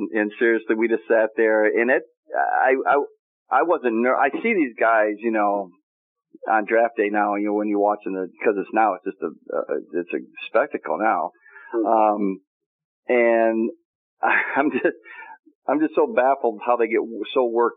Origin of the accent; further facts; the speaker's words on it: Chicago, Illinois, United States; You know, when I'm from the Chicago area, people don't wave at you.